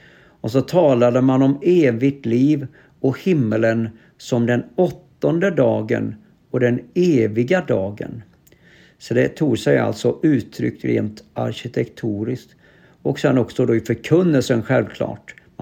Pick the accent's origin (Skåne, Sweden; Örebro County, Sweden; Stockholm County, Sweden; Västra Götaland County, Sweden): Västra Götaland County, Sweden; Jag är ju västgöte från födseln och har rört mig en hel del i olika kyrkor